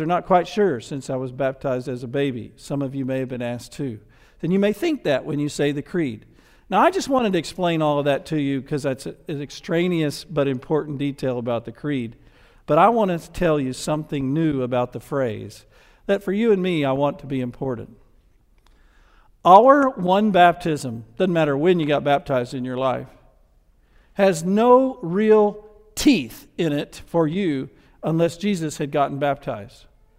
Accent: the South, United States; accent: Southern; since I was from the South and had a Southern accent and all that kind of stuff.

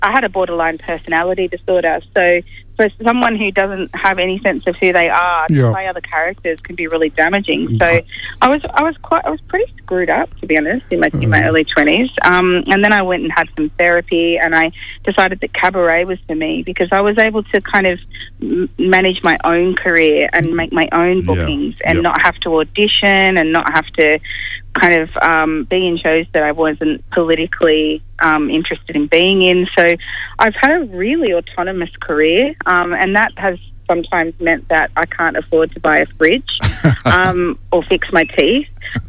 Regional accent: Sydney, New South Wales, Australia; of course, I grew up in Sydney.

